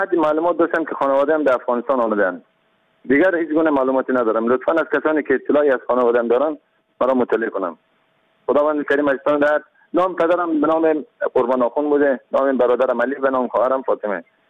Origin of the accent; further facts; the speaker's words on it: Mashhad, Razavi Khorasan, Iran; now in Kandahar, Afghanistan; که در سال 1373 از خانواده من که ساکن ایران شهر مشهد مقدس بودن ساکن گلشهر بودیم.